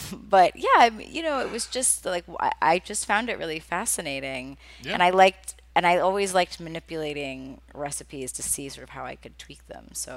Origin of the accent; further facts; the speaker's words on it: the South, United States; I mean, I grew up in the South, which has a very specific food culture. And my mother's from Rhode Island, so I grew up with like Southern food culture and New England food culture.